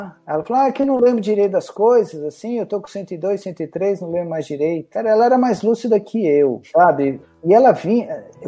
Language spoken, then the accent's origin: Portuguese; São Paulo, Brazil; Eu falei, eu sou de São Paulo.